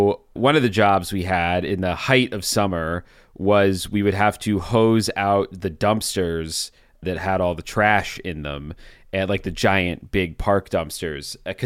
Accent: Hershey, Pennsylvania, United States; I grew up in Hershey, Pennsylvania, home of Hershey Park. So especially as a young kid, it was a pretty cool place to grow up.

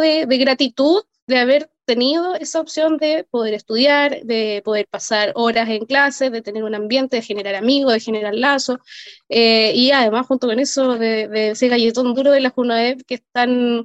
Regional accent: Chile; al final del día somos todos chilenos

